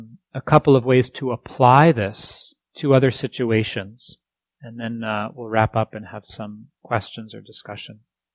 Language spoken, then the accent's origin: English; East Coast, United States; I grew up on the East Coast, and there the forests are many deciduous forests.